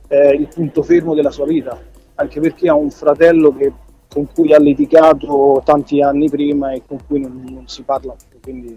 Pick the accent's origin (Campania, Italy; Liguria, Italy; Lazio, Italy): Lazio, Italy; Rome; Io sono di Roma, quindi mi è venuto spontaneo